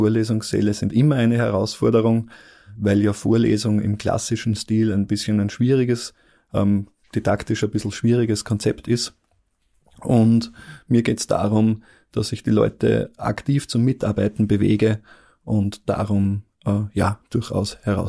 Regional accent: Upper Austria, Austria; now in Graz, Austria; Ursprünglich komme ich aus Oberösterreich. Man erkennt es vielleicht noch ein bisschen am Akzent, bin aber schon seit über 10 Jahren in Graz und eigentlich Wahlsteirer, könnte man sagen.

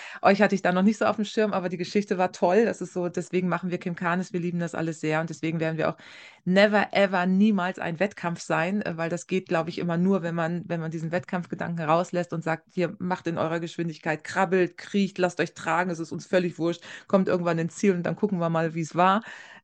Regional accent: Rheine, North Rhine-Westphalia, Germany; born there; Ich wurde in Rheine geboren tatsächlich.

